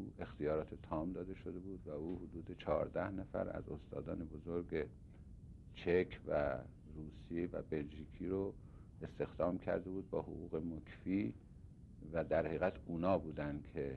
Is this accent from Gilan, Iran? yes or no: no; Hamadan, Iran; also born or lived in Tehran; در 28 شهریور 1303 به دنیا آمدم در تهران و در حدود کلاس سوم چهارم ابتدایی که بودم پدرم ماموریت پیدا کرد به همدان و حدود 7 سال در همدان بودم.